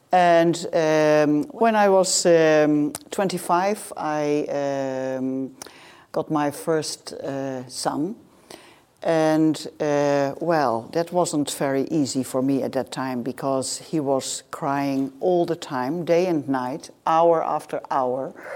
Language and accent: English; Netherlands; I'm from Holland, from the middle of Holland.